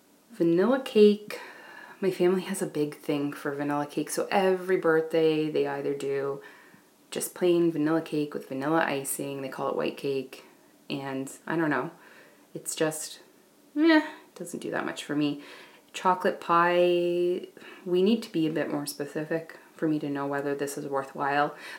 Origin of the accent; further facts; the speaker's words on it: Canada; being Canadian isn't amazing. It is. I'm so grateful to be Canadian